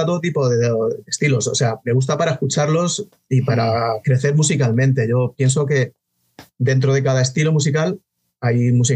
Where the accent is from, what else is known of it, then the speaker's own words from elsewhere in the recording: Madrid, Community of Madrid, Spain; Soy de aquí, de Madrid. Mis padres no son de Madrid, eran inmigrantes aquí a Madrid, y yo sí que nací aquí y aquí sigo.